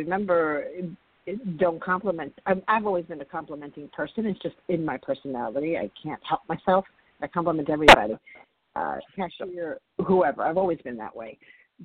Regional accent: New York City, New York, United States; I grew up in New York City, as I said before, and New York City is one of the, you know, it's one of those melting pots.

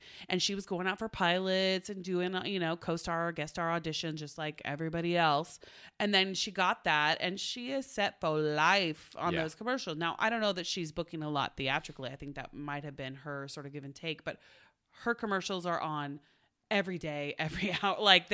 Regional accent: Oklahoma, United States; I'm from Oklahoma, so we interchange Native American and Indian a lot.

